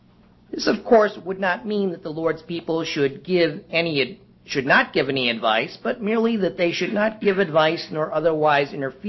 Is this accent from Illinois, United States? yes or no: no; Agawam, Massachusetts, United States; I grew up in Agawam